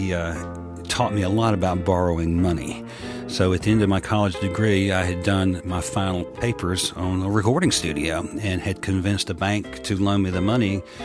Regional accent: Atlanta, Georgia, United States; born there; I was born in Atlanta, Georgia, 1954, and essentially I think that I've been a sound person my entire life.

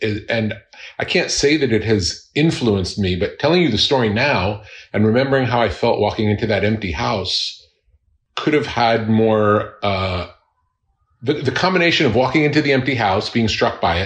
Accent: Long Beach, New York, United States; Long Island, Long Beach.

